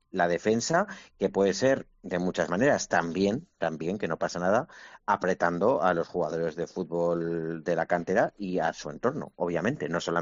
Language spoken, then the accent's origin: Spanish; Zaragoza, Aragon, Spain; Somos de Zaragoza, aunque haya quien no se acuerde o se acuerde poco.